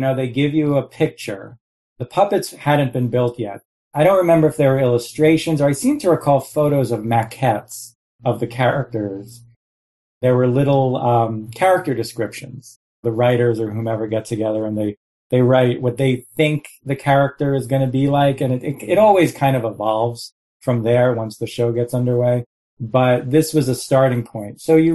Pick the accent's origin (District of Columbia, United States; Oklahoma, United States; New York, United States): New York, United States; but I'm a New Yorker. So I heard about that they were going to be in New York